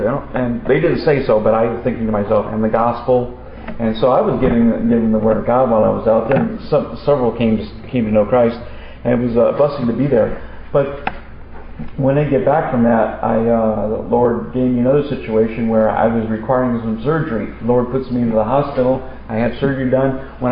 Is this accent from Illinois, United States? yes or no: no; South Lyon, Michigan, United States; When I go to the South and I talk in Southern churches, I tell them I'm from the South, Southern Michigan, and also the city's name is South Lyon.